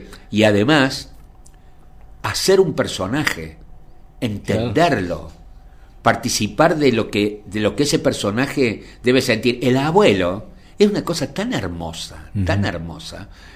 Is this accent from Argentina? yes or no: yes; Argentina; Y es la manera, es la distinta manera de expresar nuestra identidad como argentinos.